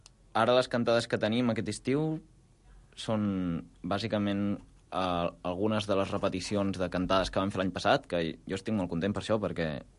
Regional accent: Reus, Catalonia, Spain; vam fer una cantada a Reus, perquè jo sóc de Reus

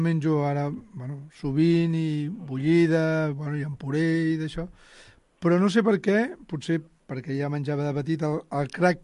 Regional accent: Barcelona, Catalonia, Spain; jo anava molt al mercat del meu barri de Barcelona.

